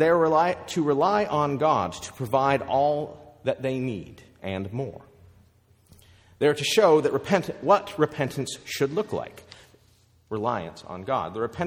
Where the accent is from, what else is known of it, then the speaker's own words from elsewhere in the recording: Montana, United States; Growing up in Montana, I had a mountain behind my house. That mountain also happened to be a city park.